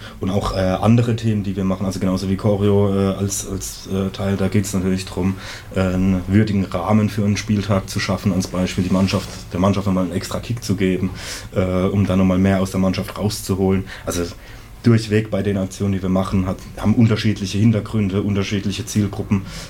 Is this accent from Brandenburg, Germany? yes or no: no; Mannheim, Baden-Württemberg, Germany; Wir sind alle stolze Mannheimer